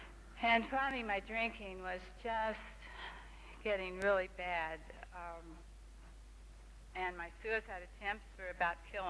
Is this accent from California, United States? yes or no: no; West Virginia, United States; But I grew up in West Virginia, and I was born into a family of very religious but very loving people.